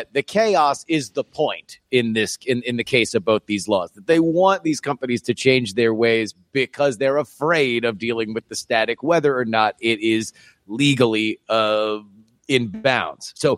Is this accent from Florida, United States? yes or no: yes; Florida, United States; But, bro, I'm also from Florida originally.